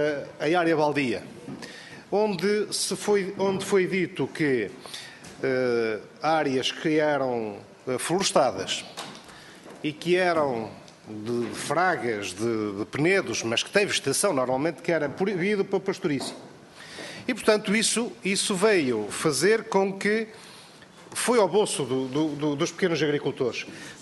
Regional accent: Trás-os-Montes, Portugal; eu posso falar da região de onde eu venho, de Trás-os-Montes e da Cima do Altâmega

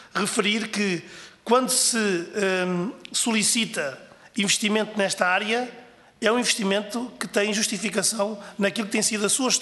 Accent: Pombal, Leiria, Portugal; da nossa região de Leiria, até porque eu sou de Pombal, sou mesmo pertinho de Leiria

